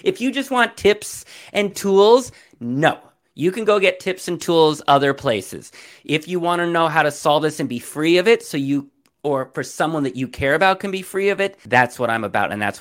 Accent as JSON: {"language": "English", "town": "Berkeley", "region": "California", "country": "United States", "tie": "born or raised there", "said": "when I was younger, I grew up in Berkeley, California."}